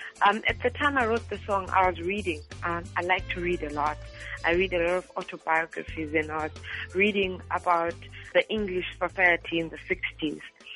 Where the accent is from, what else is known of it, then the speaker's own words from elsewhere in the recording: Bulawayo, Zimbabwe; I was born and raised in Bulawayo in Zimbabwe. I have many homes in Zimbabwe. My father is from the Jombe part.